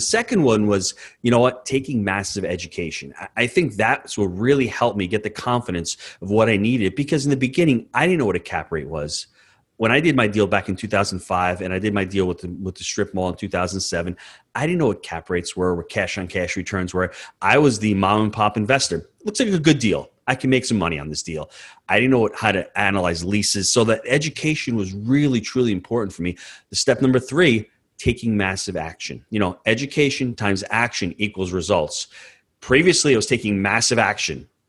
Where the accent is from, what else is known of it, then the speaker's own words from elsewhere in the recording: New York, United States; and mind you, Mark, I'm a New Yorker. 10 years ago, I didn't know where Knoxville, Tennessee was either.